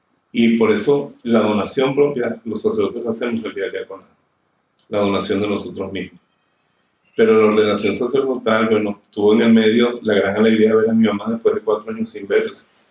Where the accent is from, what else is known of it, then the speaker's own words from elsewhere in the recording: Venezuela; Solamente la carretera entre Caracas y mi pueblo, cuando estamos en tiempo de lluvia, hay un verdor, una belleza, una vida. Yo estaba extasiado, está mi tierra otra vez.